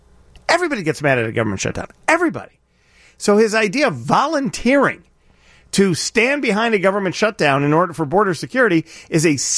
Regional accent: Chicago, Illinois, United States; I'm from Chicago.

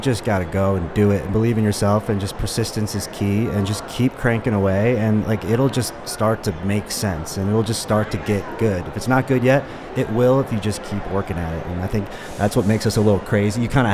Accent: Chicago, Illinois, United States; I'm from Chicago.

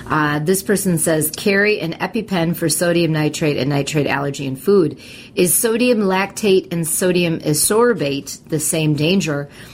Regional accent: Edina, Minnesota, United States; Anne is calling from my hometown of Edina.

